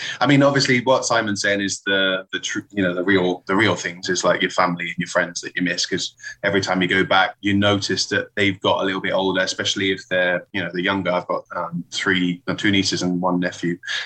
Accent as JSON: {"language": "English", "region": "England", "country": "United Kingdom", "lives_now": "Spain", "said": "As an Englishman living in Spain"}